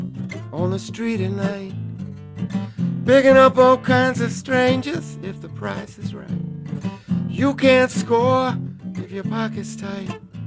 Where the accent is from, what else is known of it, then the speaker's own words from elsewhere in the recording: Brooklyn, New York, United States; When I was a kid growing up in Brooklyn